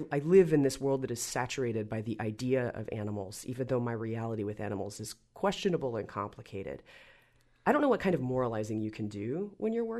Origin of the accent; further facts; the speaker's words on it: Georgia, United States; And where I grew up in Georgia, there were no cross spiders.